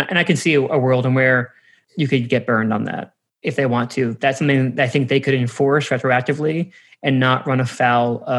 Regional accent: Texas, United States; I'm from Texas, so that's relevant to me, or it was.

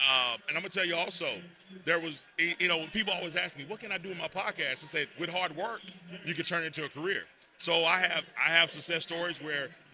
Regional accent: Texas, United States; Now I'm from Texas, so you know football is

